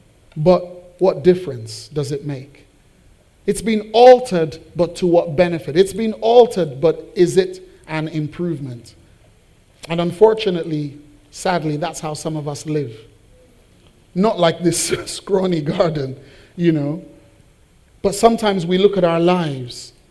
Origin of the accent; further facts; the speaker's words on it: Nigeria; I'm a Nigerian parent.